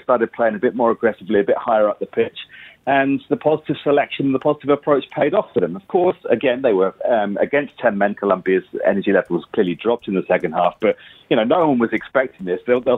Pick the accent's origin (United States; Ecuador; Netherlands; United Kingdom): United Kingdom; England; now in Japan; the prospect of playing England as an Englishman living in Japan is quite enticing for the second round.